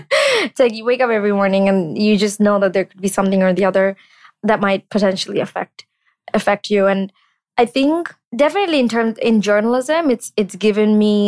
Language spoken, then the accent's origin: English; Bangladesh; It hit me that I'd never interacted with the Jewish community growing up in Bangladesh.